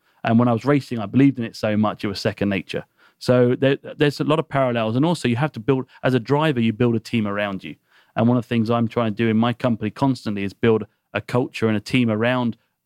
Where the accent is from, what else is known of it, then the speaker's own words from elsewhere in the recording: United Kingdom; now in Atlanta, United States; went back to the UK, which... despite my accent, I'm not from South Georgia. And I went back to the UK